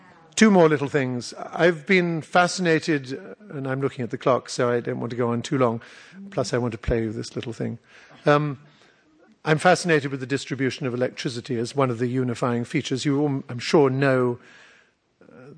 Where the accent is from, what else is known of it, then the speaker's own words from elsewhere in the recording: United Kingdom; now in United States; a British man, I'm ashamed to say, or used to be when I was a Brit, I'm now an American